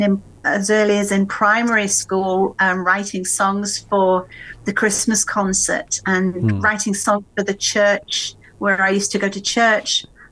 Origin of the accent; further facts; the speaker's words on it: Yorkshire and the Humber, United Kingdom; So I grew up around here, around this area in East Yorkshire, mm-hmm. in England. So I'm up in the north.